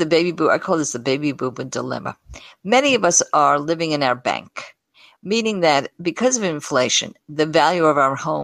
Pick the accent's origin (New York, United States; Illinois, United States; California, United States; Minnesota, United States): New York, United States; Brooklyn; He sees Ron is very fancy, but I'm from Brooklyn. I'm not so fancy.